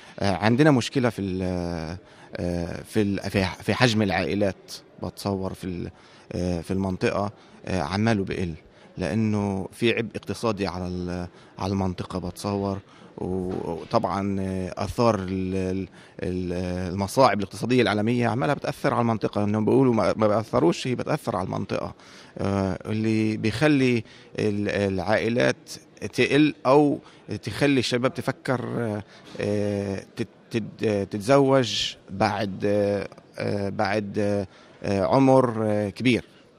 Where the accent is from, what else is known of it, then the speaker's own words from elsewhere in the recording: West Bank, Palestine; مش بس القدس وبيت لحم اللي انا جاي تقريبا منهم